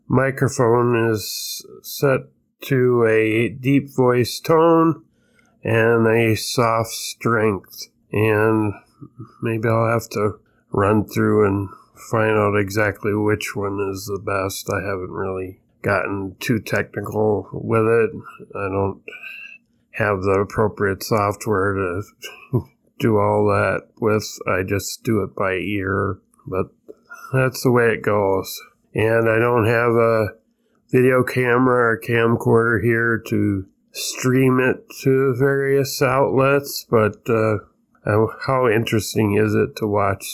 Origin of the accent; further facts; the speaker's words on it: Minnesota, United States; I do have some very, very sad news from my home state of Minnesota, where I reside.